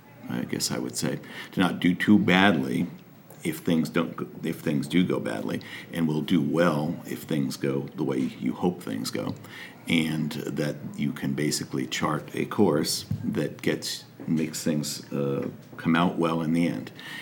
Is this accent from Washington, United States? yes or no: no; Wallingford, Connecticut, United States; I grew up in Wallingford, and it's kind of funny. Other than my time at UConn and a brief period of time living in Middletown, I've never lived anywhere else. I also said I've never lived outside of Connecticut